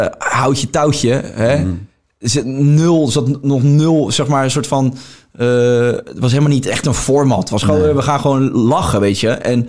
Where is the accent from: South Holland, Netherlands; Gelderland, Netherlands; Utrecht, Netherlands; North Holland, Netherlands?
South Holland, Netherlands; Rotterdam; born there; Ik ben geboren in Rotterdam, ik praat zo.